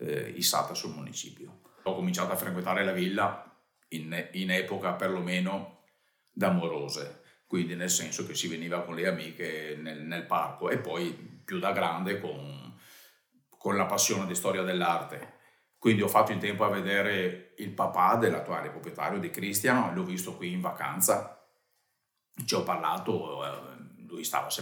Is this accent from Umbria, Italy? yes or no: no; Calvene, Veneto, Italy; ho una foto anche del mio paese, di Calvene, del paese d'origine